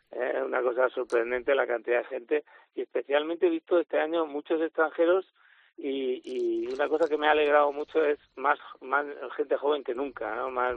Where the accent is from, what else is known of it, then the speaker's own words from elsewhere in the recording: Region of Murcia, Spain; Como un poco somos los murcianos